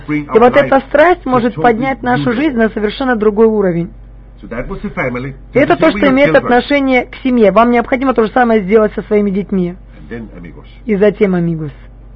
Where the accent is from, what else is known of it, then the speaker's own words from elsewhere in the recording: Ukraine; Я с Украины.